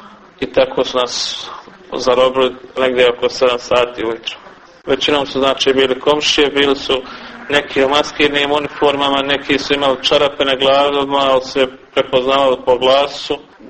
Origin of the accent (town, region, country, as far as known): Goražde, Federation of Bosnia and Herzegovina, Bosnia & Herzegovina; born or raised there